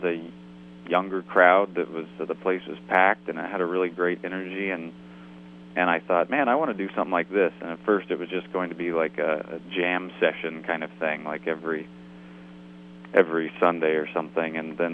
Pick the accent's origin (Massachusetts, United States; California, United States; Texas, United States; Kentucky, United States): Texas, United States; San Antonio; And then actually, I grew up in San Antonio, Texas, where there's a great band called